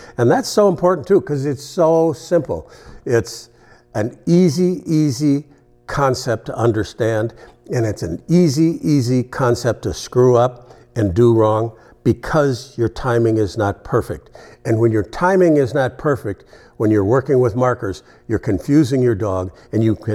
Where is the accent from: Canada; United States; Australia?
Canada; I grew up in Canada, I'm an American.